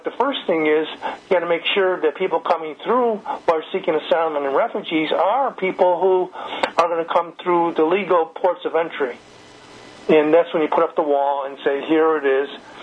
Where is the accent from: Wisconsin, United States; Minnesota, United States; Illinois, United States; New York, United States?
Illinois, United States; Chicago; So, I'm beside myself because I grew up in the Mexican community in Chicago.